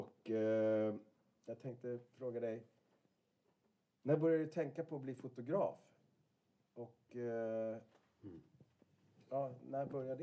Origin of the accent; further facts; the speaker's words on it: Sweden; eftersom du är norsk och jag är svensk